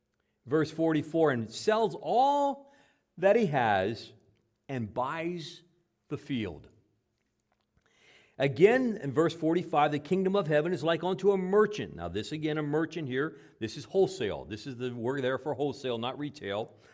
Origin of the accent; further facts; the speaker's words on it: Gettysburg, Pennsylvania, United States; I grew up around Gettysburg. And as I grew up around Gettysburg, in the spring of the year, and the farmers are plowing all their fields.